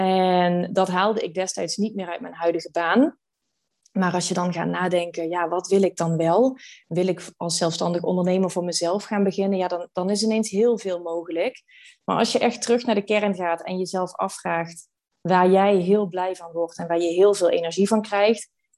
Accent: Venlo, Limburg, Netherlands; Ik kom oorspronkelijk uit Venlo. Dat ligt ook in Limburg. Ik heb in Maastricht gestudeerd en eigenlijk heeft Maastricht altijd heel erg als thuis gevoeld. Dus toen ik op een gegeven moment in Amsterdam voelde dat het tijd was om naar een andere plek te gaan

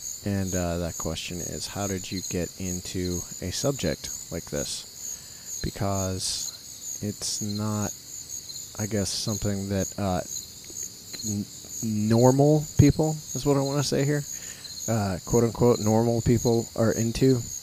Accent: Ohio, United States; we're from Ohio, so they had a store down in southeastern Ohio in an area where I knew there had been Bigfoot sightings.

